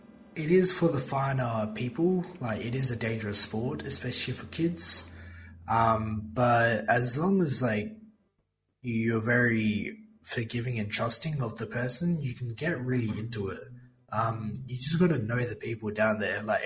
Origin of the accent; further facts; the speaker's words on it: Perth, Western Australia, Australia; I'm a drifter from Perth, WA.